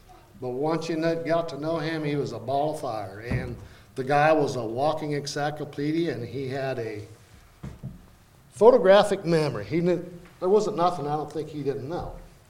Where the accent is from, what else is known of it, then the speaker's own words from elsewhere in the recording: Victor, Iowa, United States; I grew up around Victor, Iowa my whole life. I've lived in parts of the United States, several parts of the United States for small gents at a time, but for the most part, my roots are from Iowa.